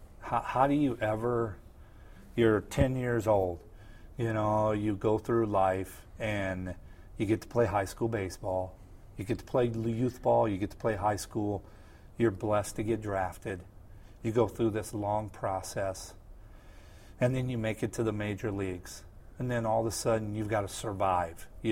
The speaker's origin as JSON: {"language": "English", "region": "Midwest", "country": "United States", "tie": "born or raised there", "said": "It did, in the Midwest, growing up in the Midwest"}